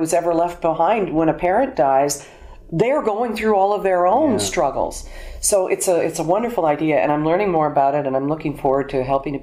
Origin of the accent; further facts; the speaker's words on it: Alberta, Canada; born there; also born or lived in Toronto; I was born in Alberta. The West has always had a great call for us both.